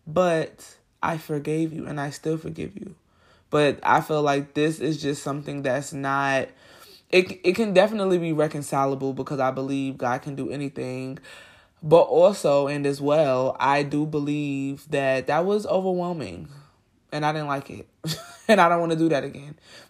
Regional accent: Brooklyn, New York, United States; Yes, I am from Brooklyn, you guys. So I'm like, now you know where I live.

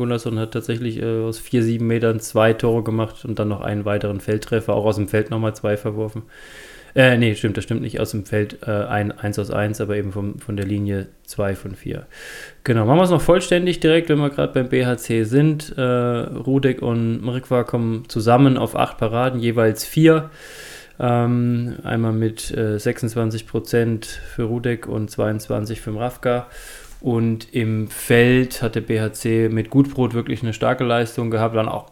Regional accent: Suhl, Thuringia, Germany; meine Heimatstadt Suhl in Südthüringen liegt ja an der Grenze zu Bayern, zu Franken in Coburg

